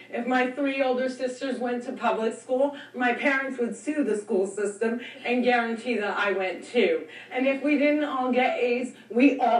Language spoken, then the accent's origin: English; New Jersey, United States; And I'm from Jersey, and we are really concerned with being chic.